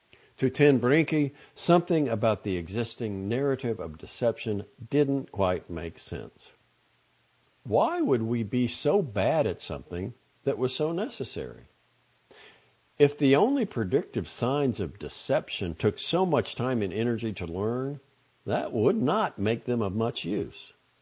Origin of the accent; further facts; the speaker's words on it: Massachusetts, United States; I might go on to say that I grew up in Boston. A lie, technically, since I really grew up in a small town about 40 minutes outside the city.